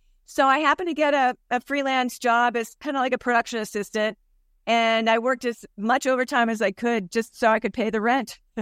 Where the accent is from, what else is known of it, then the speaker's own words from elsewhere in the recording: Ohio, United States; I'm from Ohio, a small town in Ohio, and I went south for college.